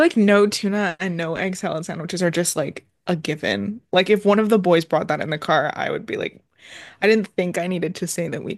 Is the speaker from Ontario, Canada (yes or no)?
no; Edmonton, Alberta, Canada; I am an artist from Edmonton, Alberta.